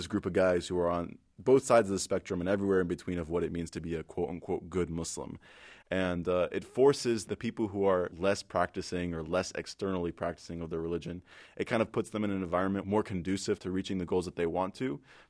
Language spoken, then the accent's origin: English; United States; And so growing up in America, a lot of us kind of have to live a double life.